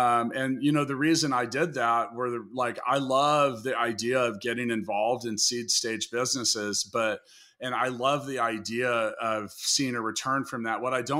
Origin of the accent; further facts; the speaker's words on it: Kansas City, Missouri, United States; There's 5 to 10 of them in my hometown of Kansas City that I even know of.